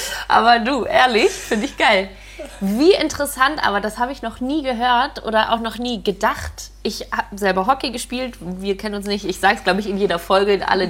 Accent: Hamburg, Germany; ich komme aus Hamburg ursprünglich

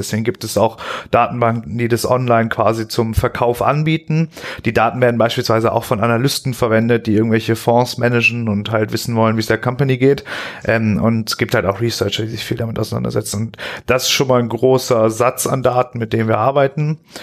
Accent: Austria; bei uns in Österreich

